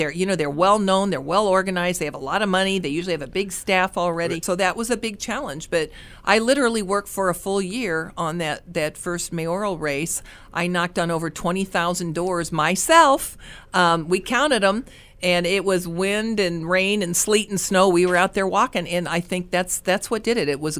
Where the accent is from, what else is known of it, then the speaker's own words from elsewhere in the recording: St. Louis, Missouri, United States; My husband is originally from Massachusetts. I'm from St. Louis. Met at St. Louis University.